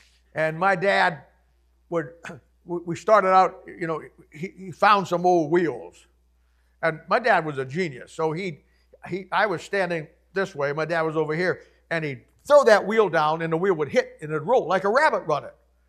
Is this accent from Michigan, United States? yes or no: no; Ohio, United States; I'm from Ohio. My dad was an avid hunter. I grew up with guns, hunting, all those things.